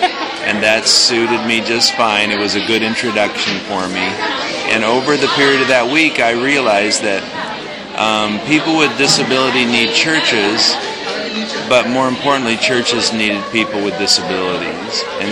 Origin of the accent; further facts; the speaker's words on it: Medford, Oregon, United States; I hail from Medford, Oregon, known to some as Mudford, Oregon.